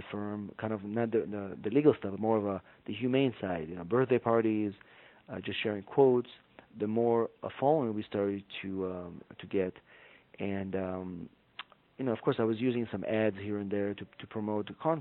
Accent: Israel; moved away as an adult; now in United States; I'm originally from Israel, so I came to the United States to pursue my my LLM

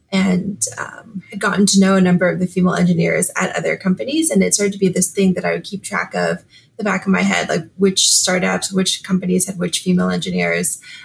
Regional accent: California, United States; Yeah, so I grew up in the Bay Area surrounded by tech

